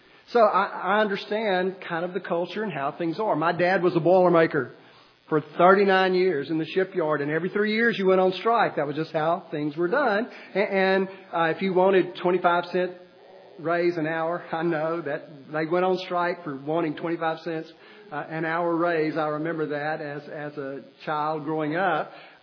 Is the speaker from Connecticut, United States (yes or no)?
no; Orange, Texas, United States; Back when I was a wee lad growing up in Orange, Texas, back in the 1960s, no one ever heard of road rage.